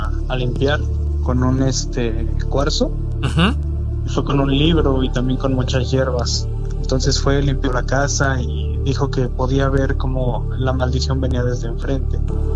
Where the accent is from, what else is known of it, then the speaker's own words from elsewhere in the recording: Tulancingo, Hidalgo, Mexico; yo soy de ahí de Tulancingo, Hidalgo.